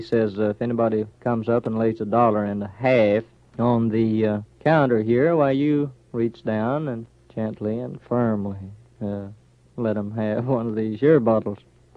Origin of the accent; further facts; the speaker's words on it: Okemah, Oklahoma, United States; born there; I was born there in July the 14th, 1912.